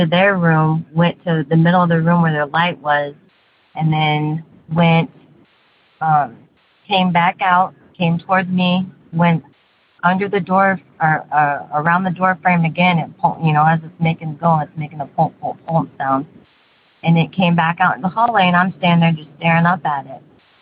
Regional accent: St. Louis, Missouri, United States; I am from St. Louis, Missouri.

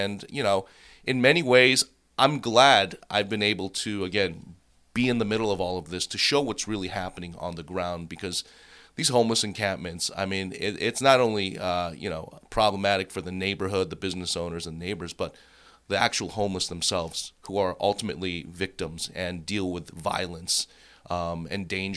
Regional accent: Boston, Massachusetts, United States; now in Seattle, United States; multiple top 10 media markets like Chicago, Minneapolis, my hometown of Boston, and now Seattle.

